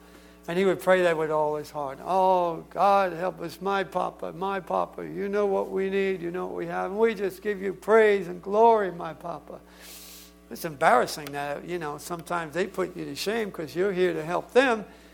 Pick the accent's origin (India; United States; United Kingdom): United States; West Virginia; also born or lived in Brooklyn, New York, United States; I'm from West Virginia. I don't know what y'all are talking about. Don't tell them I was born in Brooklyn.